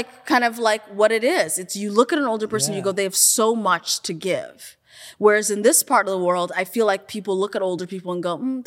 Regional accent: Canada; then I take tons of things from having been born and raised in Canada.

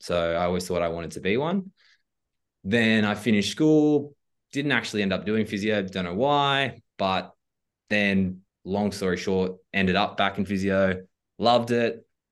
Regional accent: Australia; I'm from Australia. I'm 28.

